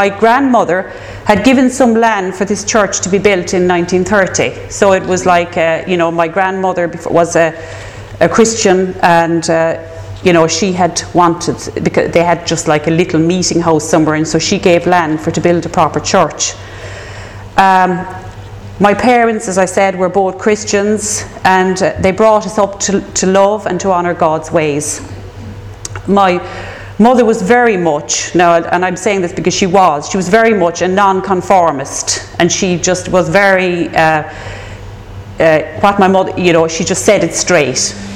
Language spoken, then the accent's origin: English; Munster, Ireland; I was born in an idyllic part of West Cork, which I think is, because West Cork is the best.